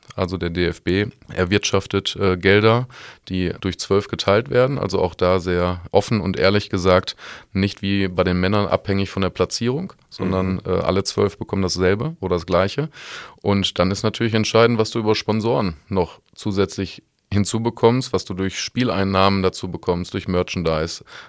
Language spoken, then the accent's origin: German; Schönebeck, North Rhine-Westphalia, Germany; born there; Ich bin gebürtiger Schönebecker